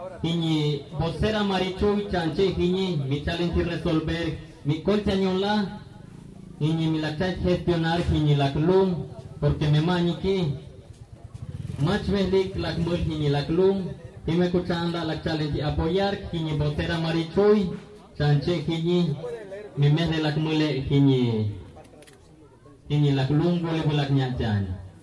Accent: Mexico; pero como mexicanos tenemos derecho de disfrutar un pedazo de tierra

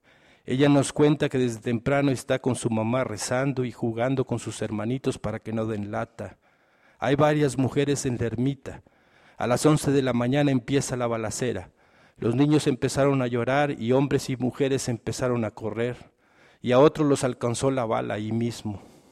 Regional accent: Chiapas, Mexico; born there; yo nací en Chiapas y fui miembro de la CONAI

